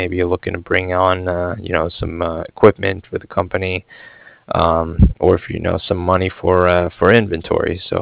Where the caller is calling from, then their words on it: Cardiff, Wales, United Kingdom; I was calling from Cardiff